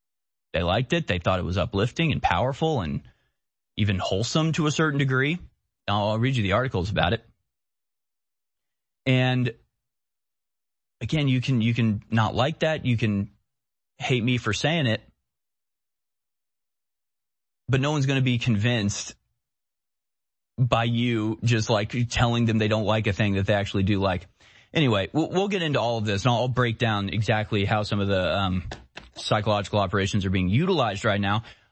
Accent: United States; yeah, I'm an American.

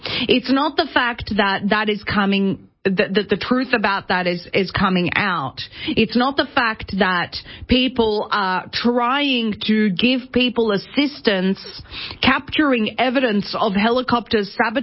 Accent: Australia; and I'll tell you, as an Australian, I know that people in Australia are very interested in this situation

